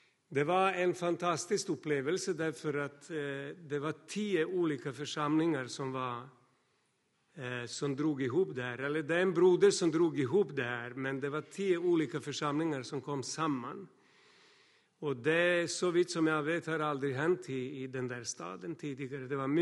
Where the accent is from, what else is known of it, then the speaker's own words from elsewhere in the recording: Serbia; Swedish is a second language; now in Sweden; Därifrån flög jag till Serbien, var en dag hemma i min hemstad med mina bröder